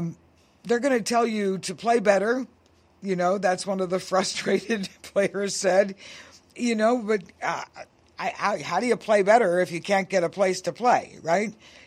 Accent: New York, United States; born there; I was born in New York, New York.

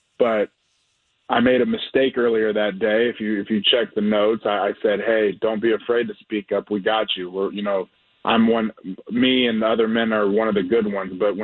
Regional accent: Tacoma, Washington, United States; It's Tacoma, Washington, my hometown, my mother's home island of Guam, where I'm the first Chamorro descent to ever be drafted to the NFL

